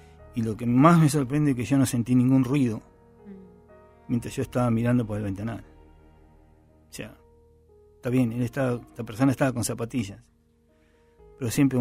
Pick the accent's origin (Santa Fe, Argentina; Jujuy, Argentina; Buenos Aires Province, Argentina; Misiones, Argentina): Buenos Aires Province, Argentina; Don Torcuato; born there; De chico, con mis hermanos. Yo nací en Don Torcuato